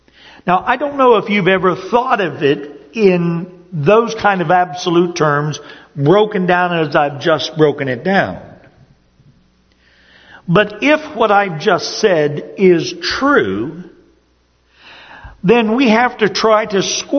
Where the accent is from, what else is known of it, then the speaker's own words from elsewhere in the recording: Upper Ohio Valley, United States; I've told you a number of times that I grew up in the Upper Ohio Valley